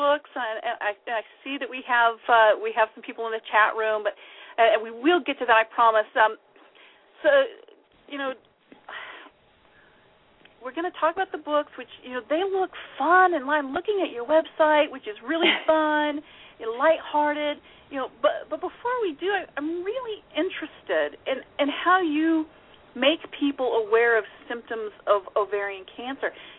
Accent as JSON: {"language": "English", "region": "California", "country": "United States", "said": "I'm from the Bay Area. I'm a Northern California girl"}